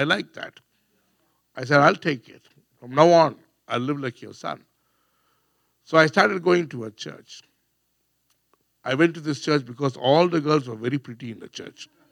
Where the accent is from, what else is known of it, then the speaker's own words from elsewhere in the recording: India; So in India, I'm an Indian man. In India, it's very different.